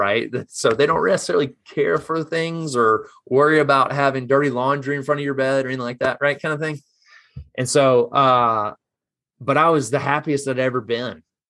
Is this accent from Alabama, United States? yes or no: yes; Birmingham, Alabama, United States; Take me anywhere but my hometown, right?